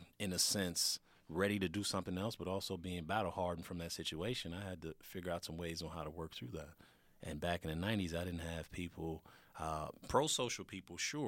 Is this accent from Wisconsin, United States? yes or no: yes; Racine, Wisconsin, United States; also born or lived in Chicago, Illinois; I grew up in Racine, originally from Chicago, but Racine is home.